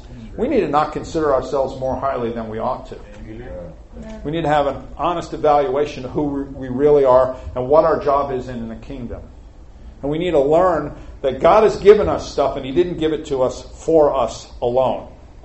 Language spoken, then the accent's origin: English; New York City, New York, United States; I grew up in New York City.